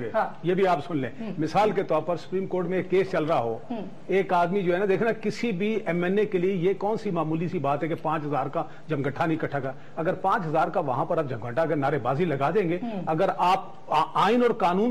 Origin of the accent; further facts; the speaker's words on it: Quetta, Balochistan, Pakistan; میرا چونکہ کوئٹہ سے تعلق ہے، جس علمدار روڈ کی آپ بات کرتے میرے پڑوس میں تھا سبیل